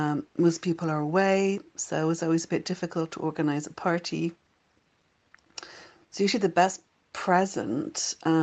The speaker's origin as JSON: {"language": "English", "country": "Ireland", "tie": "born or raised there", "also_born_or_lived": "Melbourne", "said": "I was born in Melbourne in Australia in July. So I was actually born in the winter time, but because I was raised in Ireland, my birthday's in the summertime."}